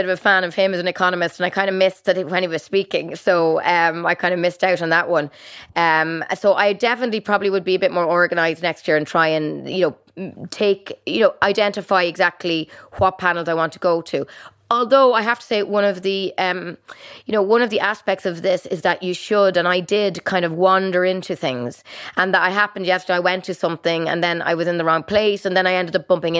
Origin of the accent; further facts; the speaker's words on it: Ireland; I'm from Ireland myself, he's the Irish finance minister.